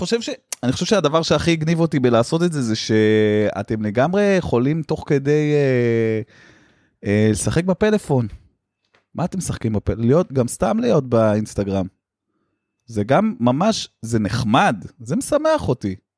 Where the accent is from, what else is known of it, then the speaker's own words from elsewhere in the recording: Tel Aviv, Tel Aviv District, Israel; אני מאוד תל אביבי, אני יודע מה קורה בתל אביב